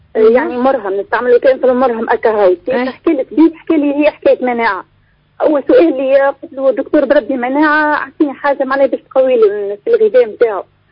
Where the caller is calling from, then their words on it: Meknes, Fès-Meknès, Morocco; نسمعتك حاليا من مسعدين من مكنيس.